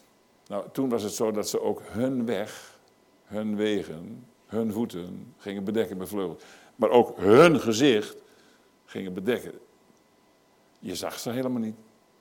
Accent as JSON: {"language": "Dutch", "region": "Groningen", "country": "Netherlands", "said": "ik kom uit Grunningen"}